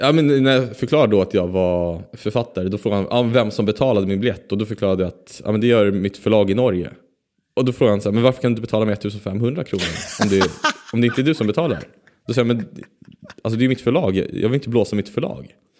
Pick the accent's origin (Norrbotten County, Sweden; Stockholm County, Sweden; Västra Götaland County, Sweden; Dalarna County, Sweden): Stockholm County, Sweden; Stockholm; Jag är från Stockholm. Jag vill ha ett fast pris.